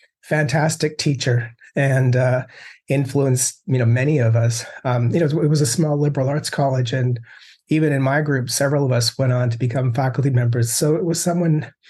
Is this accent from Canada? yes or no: yes; Canada; I'm a Canadian who ended up going to graduate school in the United States.